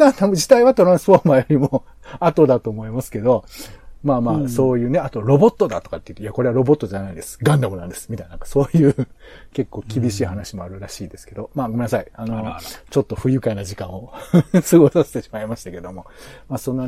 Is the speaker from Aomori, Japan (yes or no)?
no; Hiroshima, Japan; 僕、子供の頃、広島に住んでたりしてたんで、なんかね、割とこう、そういうことがこう、なんだろうね、ちょっとした学校教育でもそういうことがこう、頭に残ってたりするんだよね。